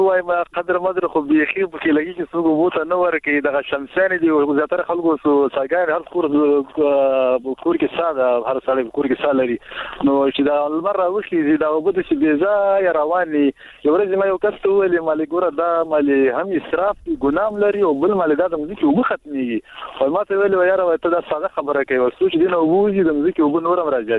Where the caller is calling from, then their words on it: Baghlan, Afghanistan; د کلګینه د بغلان